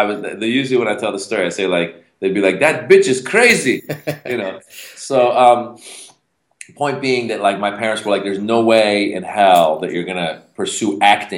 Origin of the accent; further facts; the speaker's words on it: California, United States; It's funny because I grew up in Marin County, where everyone they're well off, but they're very casual.